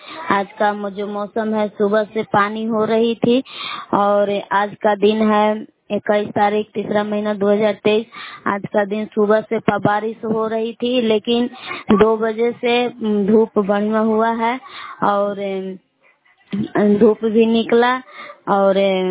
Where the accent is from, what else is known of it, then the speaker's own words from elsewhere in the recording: Belaon, Bihar, India; ग्राम बेलाव जिला कैमूर भगवान के निवासी हूँ।